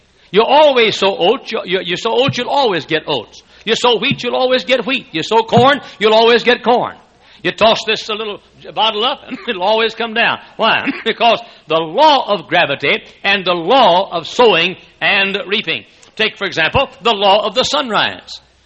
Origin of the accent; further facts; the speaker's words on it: Texas, United States; now in Indiana, United States; we came from Texas over 23 years ago to this area.